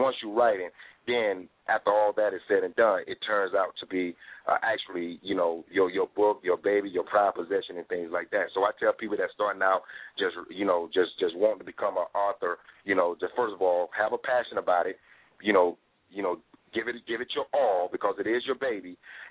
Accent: Georgia, United States; I was straight from Georgia. I'm a Georgia native.

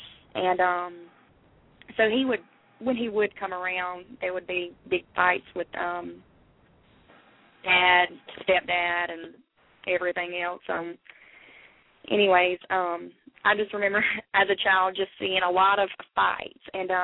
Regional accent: Corinth, Mississippi, United States; I grew up in Corinth, Mississippi.

